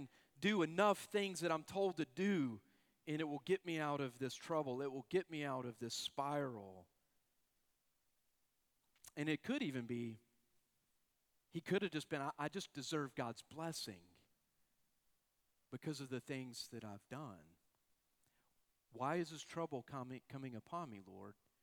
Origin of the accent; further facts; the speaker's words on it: Georgia, United States; I'm from Georgia. I think a good peach pie is good.